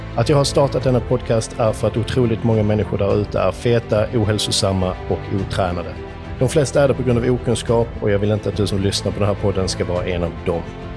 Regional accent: Skåne, Sweden; accent: Scanian; Du vet också att jag pratar ganska grötig skånska.

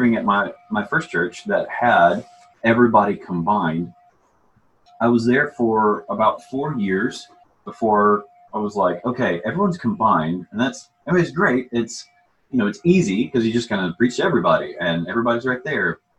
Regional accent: Alabama, United States; I'm from Alabama, actually. And so grew up in Alabama, went to school in Tennessee

